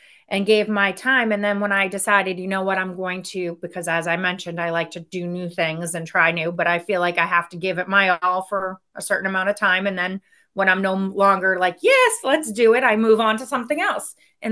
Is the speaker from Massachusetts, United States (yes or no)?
yes; Natick, Massachusetts, United States; my hometown of Natick